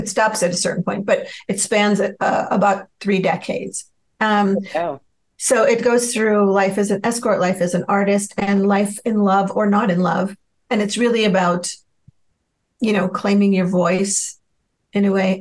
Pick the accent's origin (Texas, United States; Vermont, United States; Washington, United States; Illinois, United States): Illinois, United States; Chicago; now in California, United States; but I'm from Chicago. My director's from Chicago.